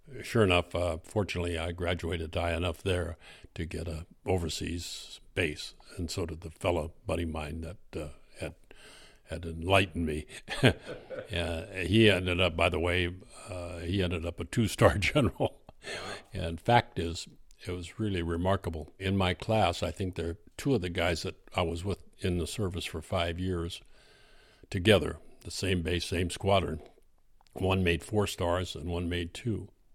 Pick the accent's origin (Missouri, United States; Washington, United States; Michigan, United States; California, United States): California, United States; Orange Cove; Now, you have to remember, I was raised in Orange Cove area. We were short on aspiration and long on labor.